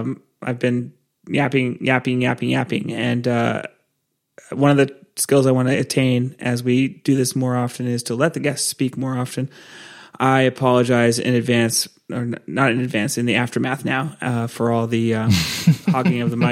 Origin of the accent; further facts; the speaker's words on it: Santa Cruz, California, United States; I grew up in Santa Cruz.